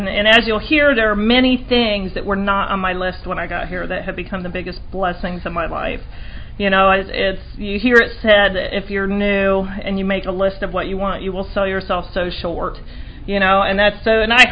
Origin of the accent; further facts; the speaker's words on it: Oxford, Ohio, United States; I grew up in Oxford, Ohio.